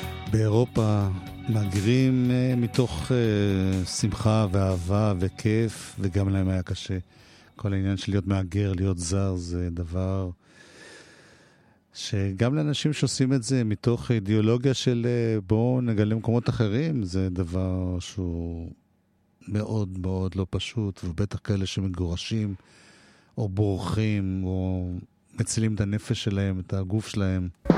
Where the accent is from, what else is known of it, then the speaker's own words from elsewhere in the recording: Tel Aviv, Tel Aviv District, Israel; אני במקרה תל אביבי ויוצא לי להסתובב לא מעט בדרום העיר.